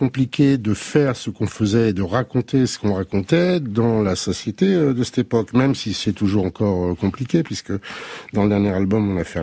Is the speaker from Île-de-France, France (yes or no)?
yes; Nanterre, Île-de-France, France; Moi, je suis né à Nanterre, j'ai grandi à Nanterre pendant 20 ans, dans une cité HLM, parents ouvriers.